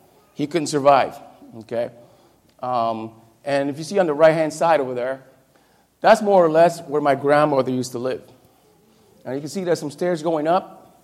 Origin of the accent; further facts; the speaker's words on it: Caguas, Puerto Rico; born there; I was born in Caguas, Puerto Rico, okay?